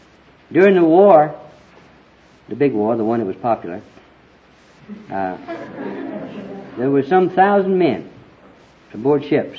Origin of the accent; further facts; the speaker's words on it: Alabama, United States; Being born and raised in Alabama, had you asked me, did you believe the Bible?